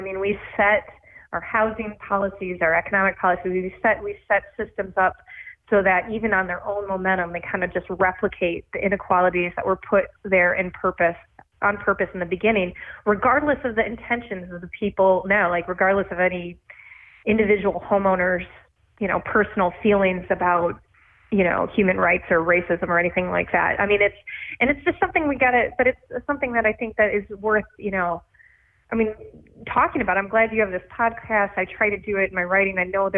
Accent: St. Joseph, Michigan, United States; though I grew up in St. Joe, had a lot of roots in Benton Harbor and grew up in a poor family.

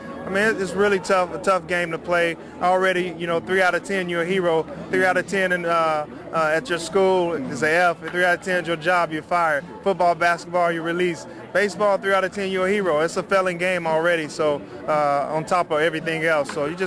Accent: Pine Bluff, Arkansas, United States; I was a guy from Pine Bluff, Arkansas. We didn't have a lot of professional players come back and do those camps.

